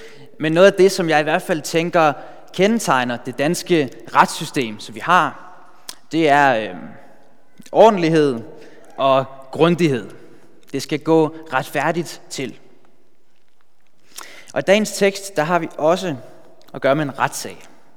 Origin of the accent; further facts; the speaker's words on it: Bornholm, Capital Region of Denmark, Denmark; Jeg kommer oprindeligt fra Bornholm, men studerer nu teologi på DBI.